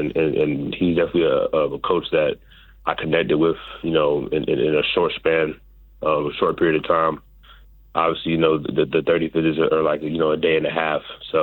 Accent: Florida, United States; I'm from South Florida. So, I'm like about 30 minutes away from, Miami

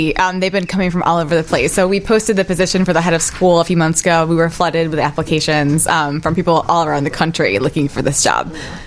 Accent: Indiana, United States; And I know for me, growing up as a kid, I grew up in Indiana, and even just kind of coming downtown Chicago opened my eyes to what's possible.

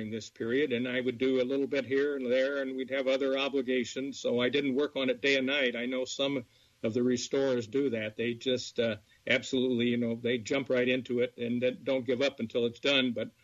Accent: Hillsdale, Illinois, United States; grandfather was a John Deere dealer in Hillsdale, Illinois, just north of the Quad Cities for 47 years. So I grew up around John Deere's.

